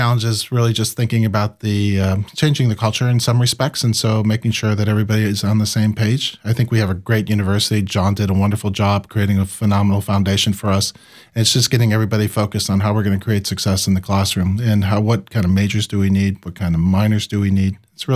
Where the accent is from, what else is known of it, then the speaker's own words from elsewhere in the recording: Buffalo, New York, United States; I grew up in Buffalo, New York.